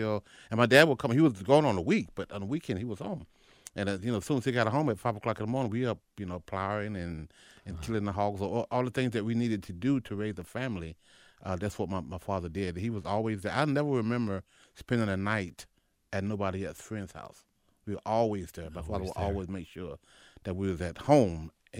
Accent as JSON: {"language": "English", "town": "Benson", "region": "North Carolina", "country": "United States", "tie": "born or raised there", "said": "we had a, rented some a piece of property that, a house, and probably about seven or eight acres in which I lived there most of my life."}